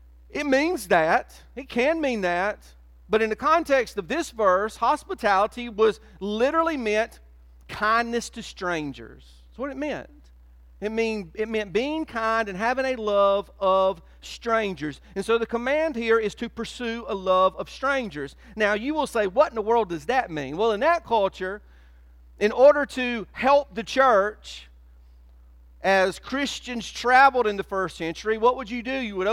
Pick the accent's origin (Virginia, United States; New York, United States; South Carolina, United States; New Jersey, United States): South Carolina, United States; Whitmire; even though y'all didn't know I was from Whitmire, I kind of sprained it on y'all later.